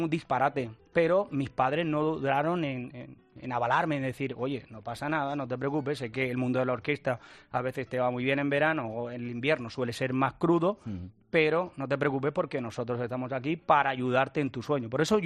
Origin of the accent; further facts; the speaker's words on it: Almería, Andalusia, Spain; Digo, yo soy de Almería.